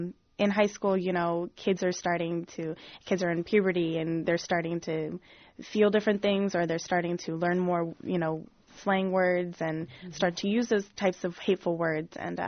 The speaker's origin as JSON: {"language": "English", "town": "San Francisco", "region": "California", "country": "United States", "tie": "born or raised there", "said": "even though growing up in San Francisco, you know, I probably was blessed with a more accepting community than a lot of other communities."}